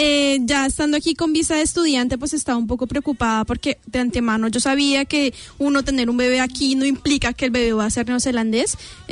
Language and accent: Spanish; Colombia; moved away as an adult; now in New Zealand; soy de Colombia.